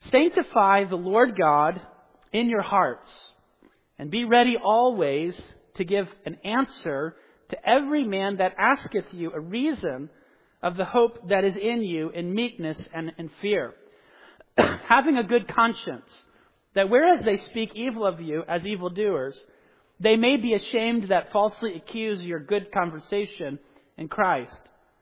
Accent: Southern United States, United States; You know, I grew up in the South.

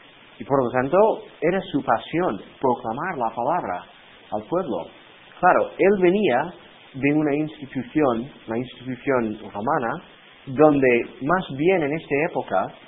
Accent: United States; Spanish is a second language; now in Spain; yo sé que eso es el caso en mi país, en los Estados Unidos

